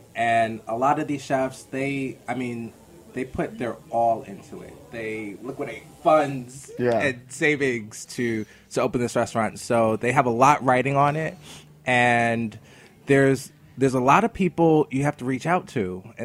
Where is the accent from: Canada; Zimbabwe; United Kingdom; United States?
United States; New York; I was born and raised in New York, and if there's two things I think New Yorkers appreciate, it's a good apartment